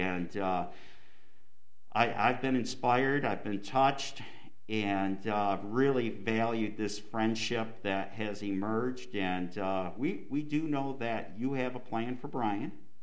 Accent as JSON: {"language": "English", "town": "Lansing", "region": "Michigan", "country": "United States", "tie": "born or raised there", "said": "Brian and his sister, Anita, I grew up with in Lansing"}